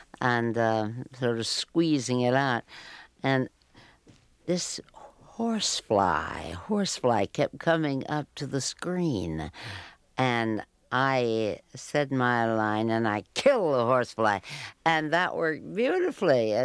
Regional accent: the South, United States; also born or lived in Illinois; And I was from the South, you see, and women in the South, we flirt. We're brought up that way. I'd had 2 years at Northwestern University outside of Chicago. And then I came to New York

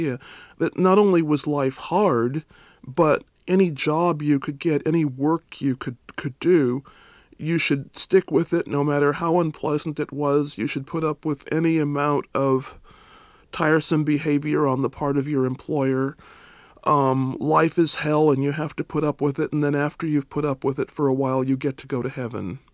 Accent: Pasadena, California, United States; Well, I lived there for about a year. Actually, I grew up in Pasadena, California.

